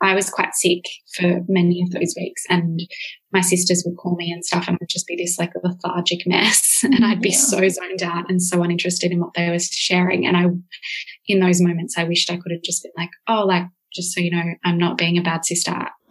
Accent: New South Wales, Australia; we're from New South Wales and we'd had intentions to get back across the border and celebrate that with our family.

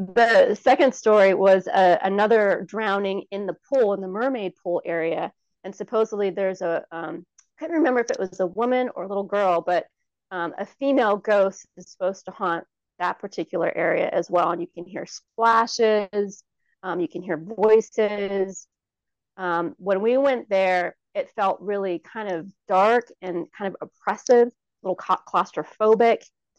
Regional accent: Pinole, California, United States; The Native Indigenous folks that lived in where I grew up in Pinole, they were there for 5,000 years before the Spanish came.

